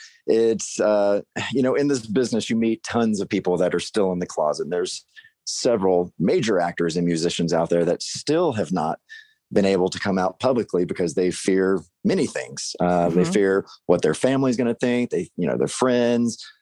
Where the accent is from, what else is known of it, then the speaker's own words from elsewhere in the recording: Mississippi, United States; You know, even my family, and you know, I'm from Mississippi. So I was like, well, crap, like what's my family going to think? How is my little small town going to treat my family when I come out?